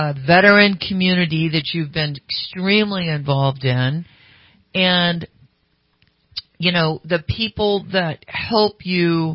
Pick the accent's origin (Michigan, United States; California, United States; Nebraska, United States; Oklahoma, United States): California, United States; Sacramento; moved away as an adult; also born or lived in North Carolina / Pleasant Valley; except for maybe growing up in Sacramento, but I left at 18. So this is getting close to where I was. I wasn't really born and raised in Sacramento, born in North Carolina, lived in Pleasant Valley, lived in the country.